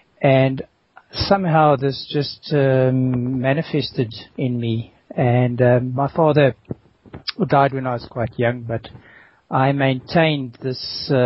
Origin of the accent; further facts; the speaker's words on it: Middelburg, Mpumalanga, South Africa; also born or lived in Johannesburg; mother is Afrikaans, and my father is second generation British. And I was born in Johannesburg, and we moved when I was a small baby. We moved to a town called Middelburg, where my father was a principal of a primary school.